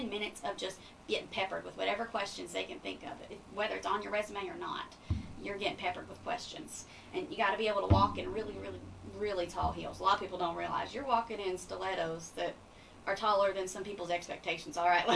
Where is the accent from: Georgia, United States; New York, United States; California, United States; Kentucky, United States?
Kentucky, United States; also born or lived in Scott County, Kentucky; for the first 3 years of my life, I grew up in Scott County, Kentucky, because my dad worked at the Toyota plant in Georgetown. And we moved to Powell County